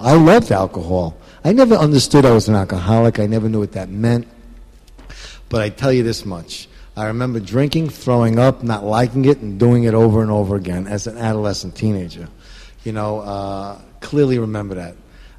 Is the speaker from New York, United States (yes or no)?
yes; Queens, New York, United States; And I grew up in Queens in a drive-in court, you know.